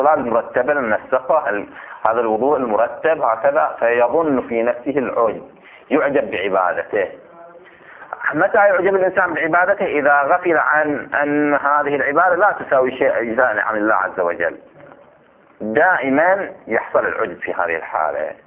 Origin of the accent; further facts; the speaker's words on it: Bahrain; وهي المسألة مدعاته بعض الإشكالات عندنا في البحرين